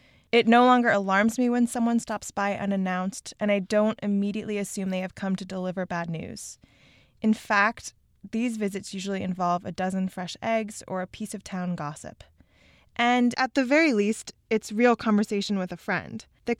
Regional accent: New York City, New York, United States; I grew up in New York City, and there is no such thing as stopping by for an unexpected visit.

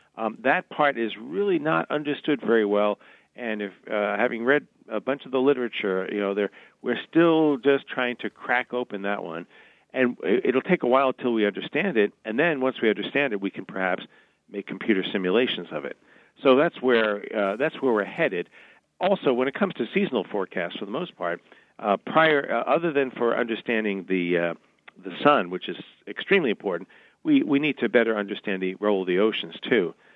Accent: New York City, New York, United States; I didn't grow up in Pittsburgh. I grew up in New York City

